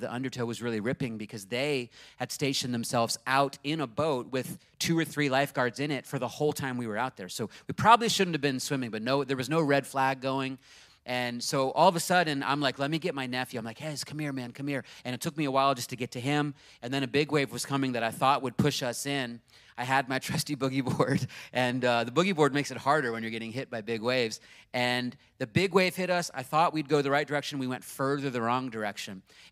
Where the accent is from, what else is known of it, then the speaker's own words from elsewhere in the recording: Virginia Beach, Virginia, United States; also born or lived in San Francisco / Los Angeles; I've been around the beach my whole life because I grew up in Virginia Beach, and then I lived in the San Francisco area and Los Angeles.